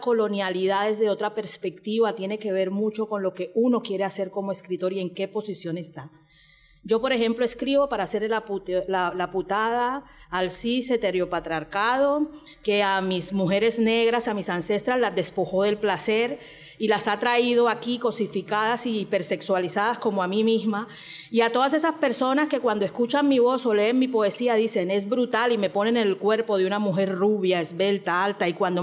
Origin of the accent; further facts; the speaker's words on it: San Andrés, Providencia and Santa Catalina, Colombia; soy afrocaribeña, raizal, de San Andrés, Providencia y Santa Catalina.